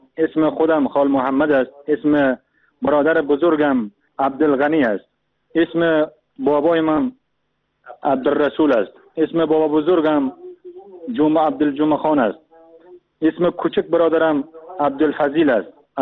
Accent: Afghanistan; now in Turkey; من از افغانستان اومدم به ترکیه

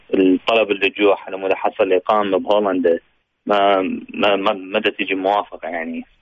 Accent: Iraq; also born or lived in Syria; now in Netherlands; طلعت من العراق يعني بعد الظروف اللي صارت بال2007 يعني طلعت في عائلتي لسوريا، بس اضطريت انه اتركهم واحاول اوصل لاوروبا يعني من 2008 الى حد هسه

